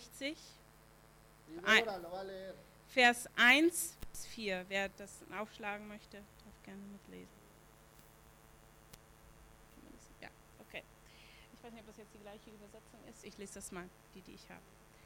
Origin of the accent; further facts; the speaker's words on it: Mexico; German is a second language; Und wie ihr wisst, ich bin aus Mexiko, wir leben in Mexiko.